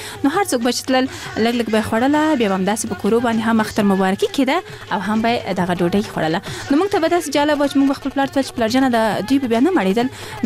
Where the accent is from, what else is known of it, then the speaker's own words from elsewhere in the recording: Kabul, Afghanistan; اگر چې زه په زابل ولایت کې زیږېدلې هم نه یم، زه په کابل کې زیږېدلې یم او دلته رالویه شوې یم.